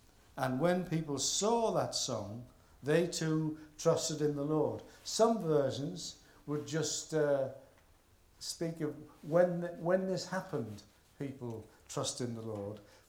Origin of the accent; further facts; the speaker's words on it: Hartlepool, North East England, United Kingdom; But I was brought up in Hartlepool in a simple Baptist church